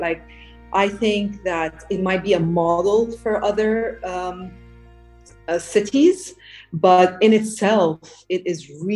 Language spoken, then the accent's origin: English; Dubai, United Arab Emirates; also born or lived in Switzerland / United States; I was born in 1970. Therefore, I grew up in Dubai and then went, studied in Switzerland, the United States, and came back to Dubai.